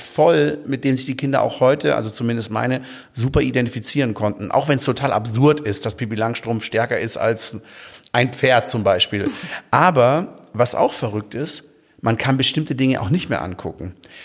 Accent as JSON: {"language": "German", "region": "Baden-Württemberg", "country": "Germany", "tie": "born or raised there"}